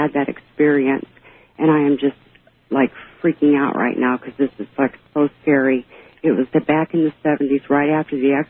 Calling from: Bloomington, Indiana, United States; Okay, this is … I'm calling from Bloomington, Indiana.

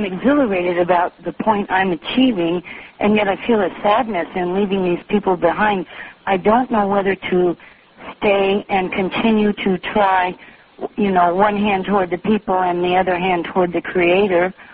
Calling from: Alaska, United States; I'm calling from Prince William Sound.

